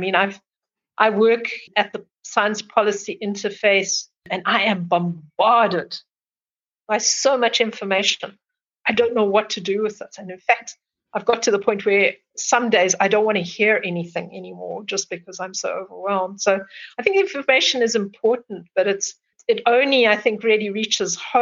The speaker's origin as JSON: {"language": "English", "region": "Bulawayo", "country": "Zimbabwe", "tie": "born or raised there", "said": "I was born in Zimbabwe in a city called Bulawayo, and it's a very dryland landscape, dryland, thornveld, savanna"}